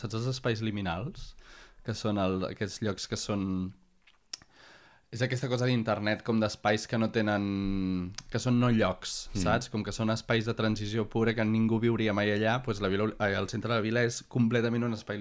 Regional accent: Barcelona, Catalonia, Spain; jo vaig néixer i vaig néixer a Plaça Molina, a la clínica del Pilar, però vaig viure tota la meva infància i tota la meva joventut a la Vila Olímpica.

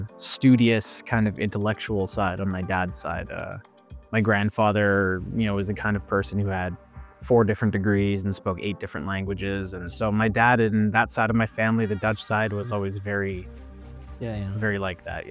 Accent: Toronto, Ontario, Canada; I was born here in Canada. I grew up in Scarborough, over the east side of Toronto. And my family, half my family is Italian. The other half is Dutch, from Amsterdam.

